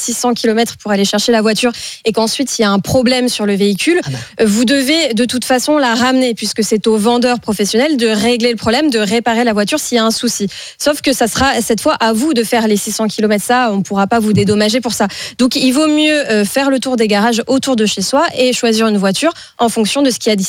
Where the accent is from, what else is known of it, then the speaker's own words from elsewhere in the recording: Normandy, France; Mais moi je suis normande.